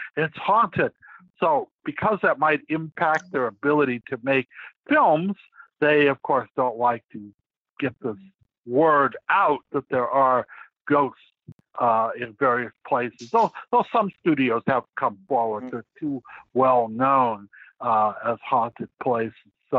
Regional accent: Hollywood, California, United States; But I grew up in Hollywood, so I know a lot about it

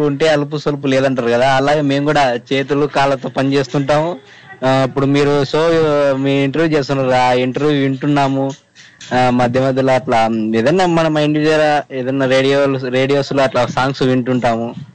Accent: Yadiki, Andhra Pradesh, India; మాది పక్కన పల్లెటూరు కాబట్టి యాడికి మాది ఊరు మా ఊరి పేరు యాడికి

